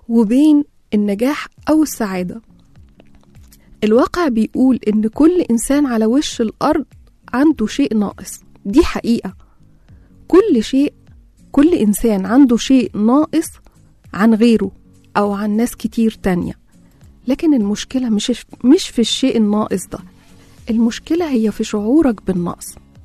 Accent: Cairo, Cairo Governorate, Egypt; من القاهرة

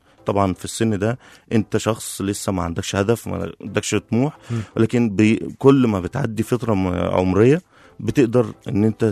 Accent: Alexandria, Alexandria Governorate, Egypt; also born or lived in Dabaa; كنت انا اصلا من اسكندريه، وكنت عايش في الفتره الابتدائي كنت في الضبعه بحكم شغل والدي قبل ما يتوفى.

